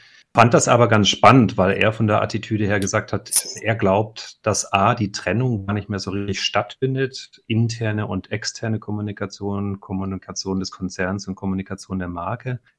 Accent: Germany; also born or lived in Norway; Ich bin 1975 in Norwegen geboren. Das war aber quasi nur ein Stint von meinen Eltern. Meine Mutter ist deutsch, mein Vater ist Norweger. Ich bin dort geboren und wir sind dann über einen Umweg Nigeria-Lagos sind wir dann schon in den ersten 3 Jahren meines Lebens wieder zurück nach Deutschland gekommen

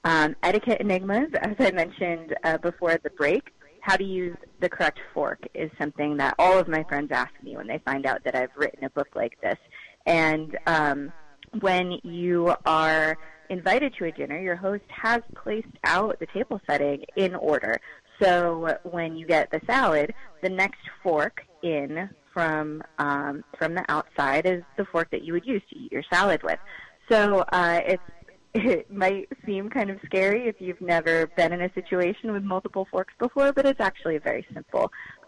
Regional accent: New England, United States; now in Austin, United States; I'm from New England initially, so the lobster I was very familiar with. But when I moved down to Austin, Texas

